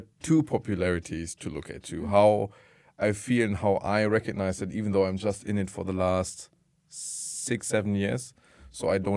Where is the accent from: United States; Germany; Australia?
Germany; Iserlohn, North Rhine-Westphalia; also born or lived in Hagen; I was born in Hagen-Hohenlimburg, which is a ugly-ass town in this area to the north, basically. It's a 1.5 hours away from Cologne. And I was brought up in Iserlohn.